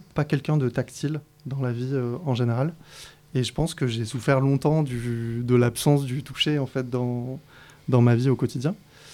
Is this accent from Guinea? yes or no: no; Montpellier, Occitanie, France; now in Marseille, France; j'ai 32 ans. Je me suis installé à Marseille il y a à peu près un an. Je suis originaire de Montpellier.